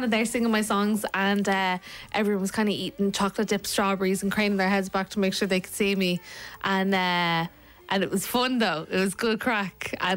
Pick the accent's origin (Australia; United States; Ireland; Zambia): Ireland; Dublin, County Dublin; also born or lived in Dunboyne, Ireland; lived in around 10, 15 minutes of like Dublin 15, but we moved around a bit. But a lot of people think I'm from Meath because I lived in Dunboyne.